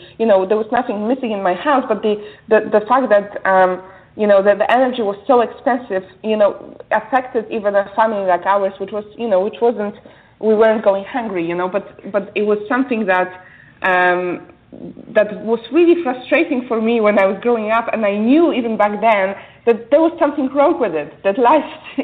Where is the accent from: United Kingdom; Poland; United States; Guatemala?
Poland; English is a second language; moved away as an adult; Now, myself, you know, I was born and raised in Poland. I only left when I was 21.